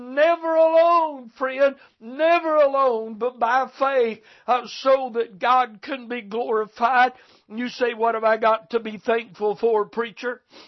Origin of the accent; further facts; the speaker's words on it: United States; I could spend my time thanking Him that I'm an American, being born in this free land